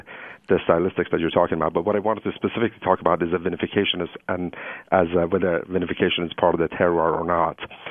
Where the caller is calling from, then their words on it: Palo Alto, California, United States; I'm actually calling from Palo Alto, but really am a resident of Geyserville in California, so you're getting some call from Sonoma